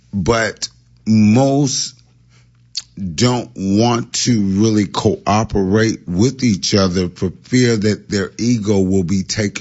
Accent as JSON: {"language": "English", "town": "Oceanside", "region": "California", "country": "United States", "tie": "born or raised there", "also_born_or_lived": "San Diego, United States", "said": "But I grew up in Oceanside. I went to school there."}